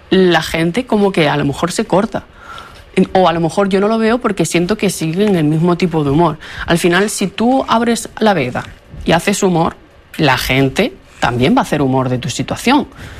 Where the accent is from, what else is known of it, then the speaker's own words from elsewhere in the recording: Andalusia, Spain; y allí en Andalucía, que nosotros somos de Andalucía, sí